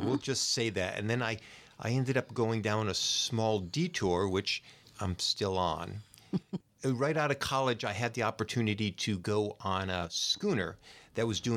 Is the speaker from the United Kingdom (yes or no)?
no; Connecticut, United States; Well, I was born and bred in New England. I was a Connecticut Yankee.